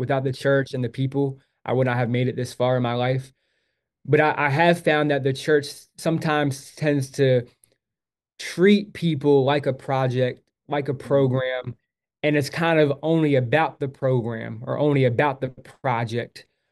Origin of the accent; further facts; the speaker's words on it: Baltimore, Maryland, United States; now in Atlanta, United States; And so I went back to Baltimore. That's where I'm from. I'm from Baltimore City.